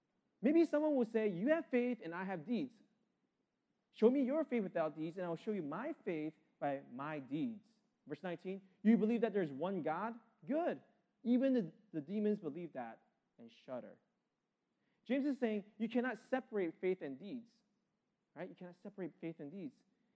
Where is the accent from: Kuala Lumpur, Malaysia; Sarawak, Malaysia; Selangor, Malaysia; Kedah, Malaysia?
Kuala Lumpur, Malaysia; visiting my hometown in Kuala Lumpur, Malaysia, right?